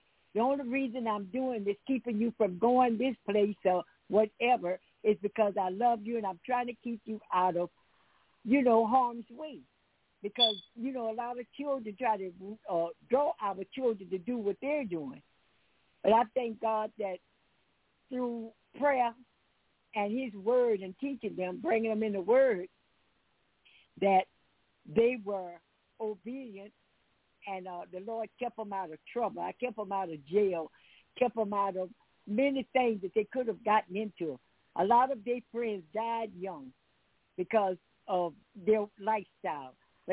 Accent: New Orleans, Louisiana, United States; also born or lived in Summit, Mississippi; now in Pine Bluff, United States; And I was a native from New Orleans. I was born in Summit, Mississippi. And from age of five, I was brought to New Orleans, was raised up there until, excuse me, until Katrina came.

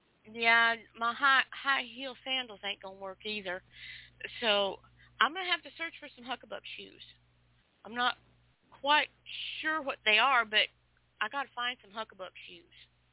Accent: Spokane, Washington, United States; I grew up in Spokane, but I spent summers in Derry and Moscow, Idaho.

